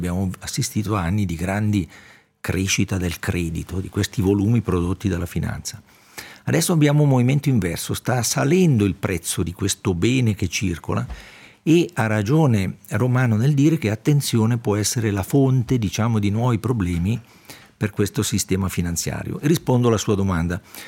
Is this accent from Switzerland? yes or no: yes; Switzerland; noi come Svizzera stiamo giocando una partita estremamente delicata da un punto di vista della reputazione del nostro paese